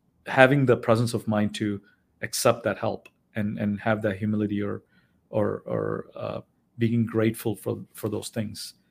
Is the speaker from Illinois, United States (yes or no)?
yes; Chicago, Illinois, United States; I thought I was from Chicago and I was like, hey, I got this.